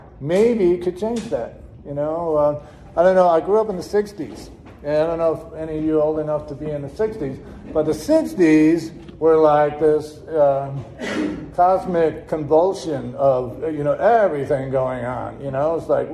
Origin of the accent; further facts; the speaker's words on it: Chicago, Illinois, United States; born there; Okay, I was born in January 20th, 1956 in Chicago, Illinois. And from kind of a big family of 10, I was the second youngest.